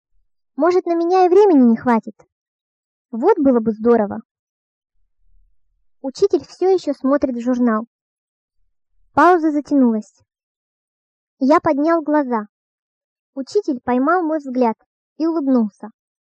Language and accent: Russian; Uglich, Yaroslavl Oblast, Russia; moved away; И с тех пор, как мы уехали из Углича, прошло 32 года. В прошлом году я решила поехать в Углич и обязательно наяву дойти до собора, до школы, до того трепетного счастья, которое столько лет снилось.